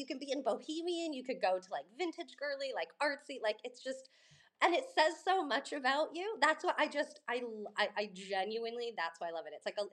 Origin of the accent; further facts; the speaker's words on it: Laguna Beach, California, United States; growing up in Laguna at 18, the same time I had a family friend and she was getting pregnant and she had a little boutique in Laguna